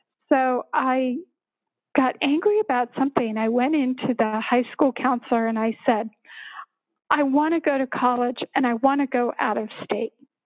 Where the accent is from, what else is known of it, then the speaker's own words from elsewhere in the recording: Littleton, Colorado, United States; I did. I grew up in Littleton, actually.